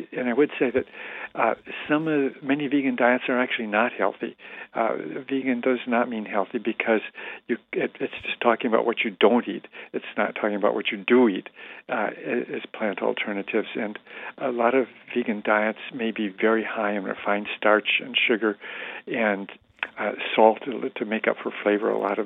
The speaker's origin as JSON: {"language": "English", "region": "Michigan", "country": "United States", "tie": "born or raised there", "said": "I grew up in Michigan in a dairy family for generations, so I'm definitely sympathetic with dairy"}